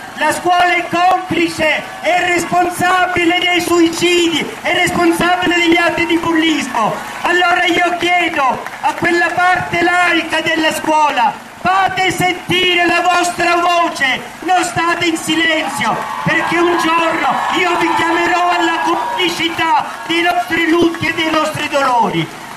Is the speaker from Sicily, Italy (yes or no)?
no; Calabria, Italy; sono felice come calabrese che questo messaggio stia facendo della Calabria una regione più nuova